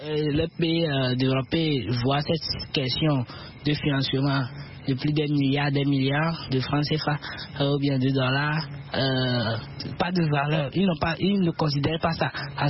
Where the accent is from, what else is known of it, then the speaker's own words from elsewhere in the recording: Togo; chez nous au Togo ici